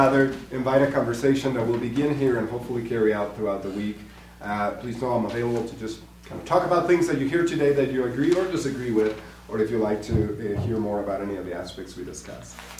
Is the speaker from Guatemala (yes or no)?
yes; Guatemala; moved away as an adult; now in United States; I'm originally from Guatemala in Central America. I was born and raised in Guatemala. I came to the United States after high school to go to college and then seminary.